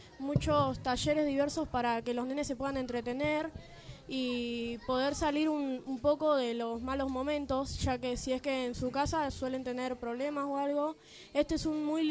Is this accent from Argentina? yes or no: yes; Berisso, Buenos Aires Province, Argentina; tengo 14 años, soy de Berisso